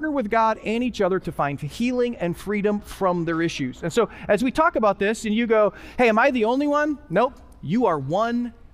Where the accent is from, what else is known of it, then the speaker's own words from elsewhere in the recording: Wisconsin, United States; also born or lived in California / Florida; I lived in California for a while, lived in Florida for a while, okay? Even though I grew up in Wisconsin.